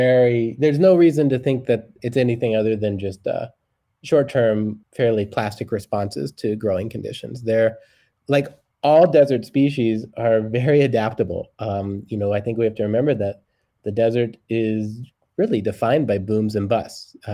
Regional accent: Tucson, Arizona, United States; I'm a desert rat, born and raised in Tucson

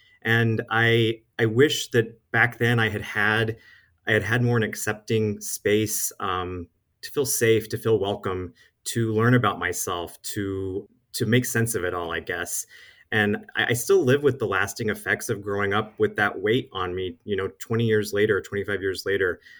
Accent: Safford, Arizona, United States; I grew up in Safford, Arizona, out in Graham County.

